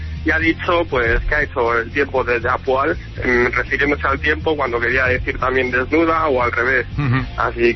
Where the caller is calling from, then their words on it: Belgium; soy un oyente de Bélgica